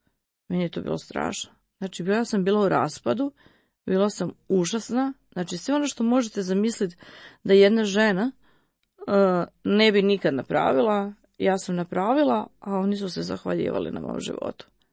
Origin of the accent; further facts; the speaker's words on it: Vukovar, Vukovar-Syrmia County, Croatia; Jer smo bili iz miješanih brakova, ja sam iz Vukovara